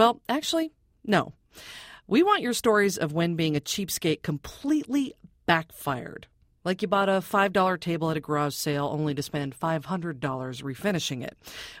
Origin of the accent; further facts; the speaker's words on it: Oregon, United States; may I herewith suggest one of the multitude from my home state of Oregon.